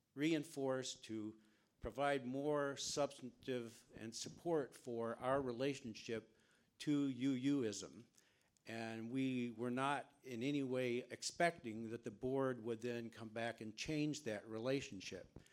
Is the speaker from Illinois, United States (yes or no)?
yes; Springfield, Illinois, United States; I'm from Springfield, Illinois.